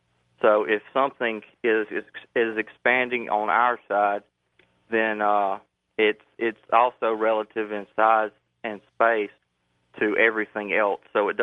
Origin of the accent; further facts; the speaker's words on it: Moselle, Mississippi, United States; from Moselle, Mississippi.